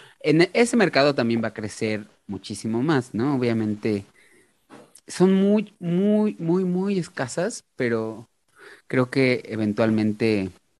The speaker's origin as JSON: {"language": "Spanish", "country": "Mexico", "said": "yo siempre, bueno, como mexicano, ¿no? Así como parte de la sociedad. Y yo quiero creer que México es un país grandioso"}